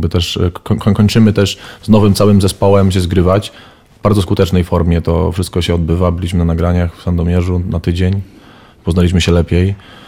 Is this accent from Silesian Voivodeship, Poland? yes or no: yes; Silesian Voivodeship, Poland; also born or lived in Warsaw; Teraz mieszkam na Śląsku, więc... Jestem ze Śląska, mieszkałem w Warszawie.